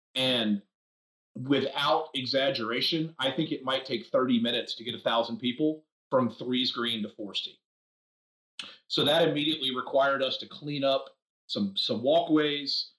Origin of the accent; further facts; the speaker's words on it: Raleigh, North Carolina, United States; There's a hole in my hometown of Raleigh that literally has waves from boats